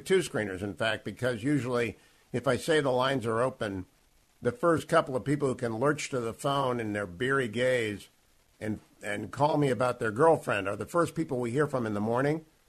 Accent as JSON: {"language": "English", "region": "Ohio", "country": "United States", "tie": "born or raised there", "said": "welcome to our world growing up in Ohio."}